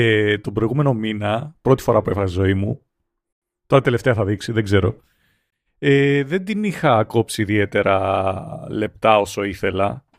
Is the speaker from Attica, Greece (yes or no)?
no; Larissa, Thessaly, Greece; Φίλε, εγώ είμαι από Λάρισα.